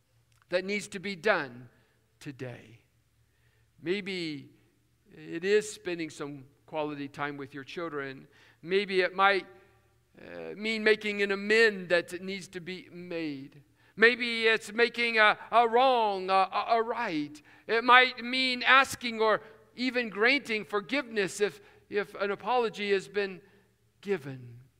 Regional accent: West Virginia, United States; I grew up in West Virginia where they do not always use correct English. And it's my heritage.

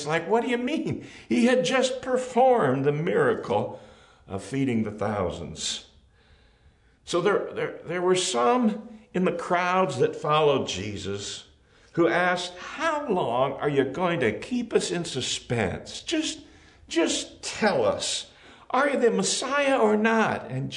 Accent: Nebraska, United States; And while we grew up in Northeast Nebraska, our father was originally from Oklahoma.

